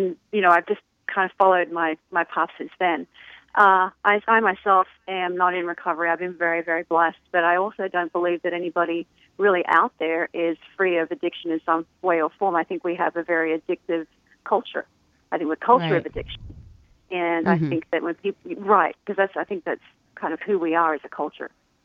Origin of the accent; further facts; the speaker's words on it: Australia; accent: Australian; I've been in this country for 21 years. I'm originally from Australia, and I think I might still have a little bit of an accent.